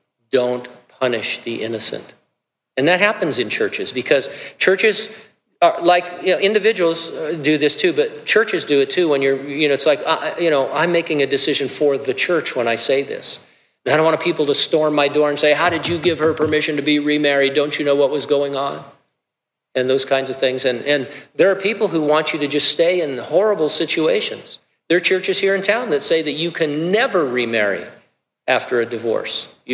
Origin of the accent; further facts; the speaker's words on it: California, United States; God, what were you thinking when I grew up in California? Now I happen to love California.